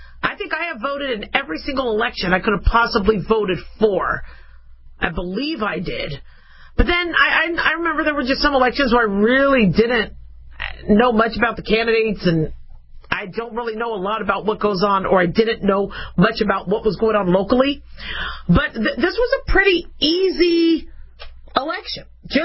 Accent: California, United States; born there; I'm from California. I was born there. I never lived there during Gavin Newsom's rule, but I have family there.

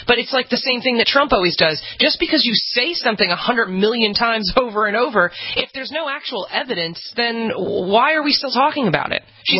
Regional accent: New Jersey, United States; I'm from New Jersey and I have family members who have been put out of business

